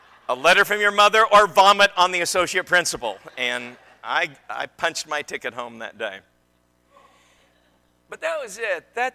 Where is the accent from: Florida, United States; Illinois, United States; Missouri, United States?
Missouri, United States; Neosho; I'm from the Ozarks. My elementary school, I was raised in Neosho, Missouri.